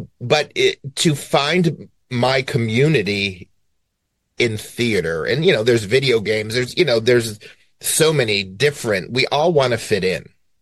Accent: Cleveland, Ohio, United States; I'm from Cleveland, Ohio. How many boys dance in Cleveland, Ohio?

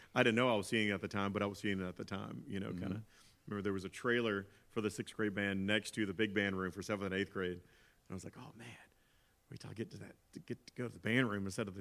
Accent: Baton Rouge, Louisiana, United States; I grew up in Central, in Baton Rouge. Went to Bellingrath Hills Elementary.

